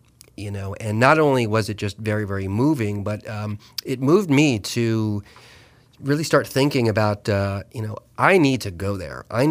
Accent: New Jersey, United States; me growing up on the Jersey Shore, yes, that Jersey Shore

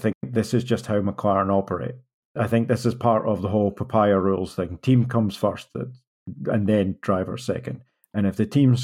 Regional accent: Scotland, United Kingdom; As a Scotsman, I have to say

